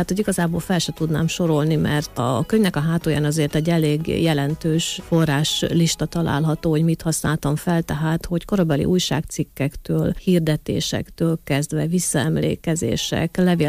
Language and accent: Hungarian; Sárosoroszi, Zakarpattia Oblast, Ukraine; Hát így alakult, hogy sem a szülőfalumnak, Sárosoroszinak, sem Nagybereknek nincs